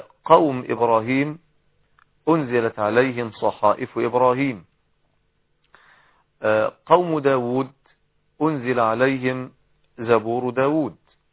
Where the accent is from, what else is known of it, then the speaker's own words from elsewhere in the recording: Egypt; يعني الصبيان الذين يلعبون في الزوايا والحواري عندنا في مصر وفي غيرها